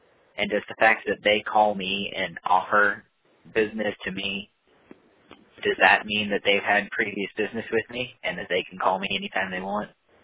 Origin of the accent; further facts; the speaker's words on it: Canada; born there; moved away; I've got a lot of friends in Canada, and I was born in Canada.